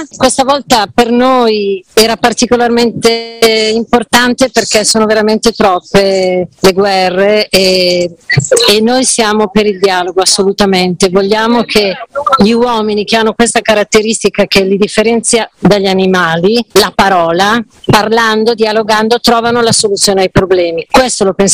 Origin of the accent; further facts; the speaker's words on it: Pioltello, Lombardy, Italy; Noi veniamo da Siggiano, Pioltello, provincia di Milano.